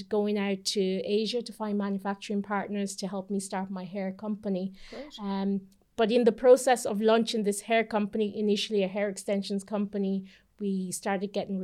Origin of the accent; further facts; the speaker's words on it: Ireland; But growing up in Ireland